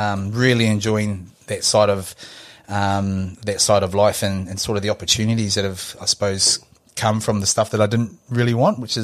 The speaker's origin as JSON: {"language": "English", "country": "Samoa", "tie": "born there", "said": "So I was born in Samoa."}